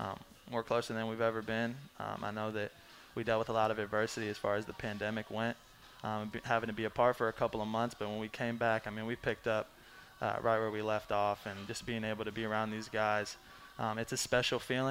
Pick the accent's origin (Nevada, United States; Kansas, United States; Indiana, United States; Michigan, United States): Indiana, United States; Indianapolis; especially Peyton Manning growing up in Indianapolis and being a Colts fan since I can remember